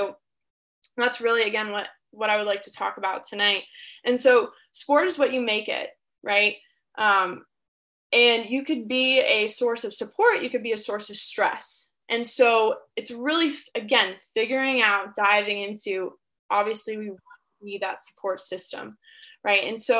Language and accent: English; Florida, United States; And so I grew up in Florida. I was a basketball athlete